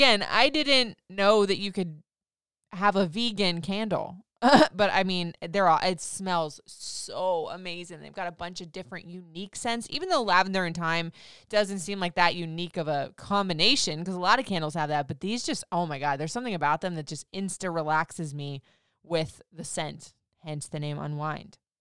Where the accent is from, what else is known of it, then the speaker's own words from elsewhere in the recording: Florida, United States; Now, I grew up in Florida. I've bounced around the country everywhere